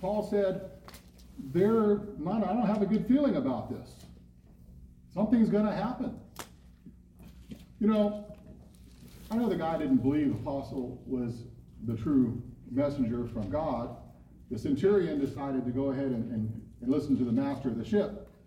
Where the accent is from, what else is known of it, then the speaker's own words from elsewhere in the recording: San Diego, California, United States; I mean, I grew up here in San Diego.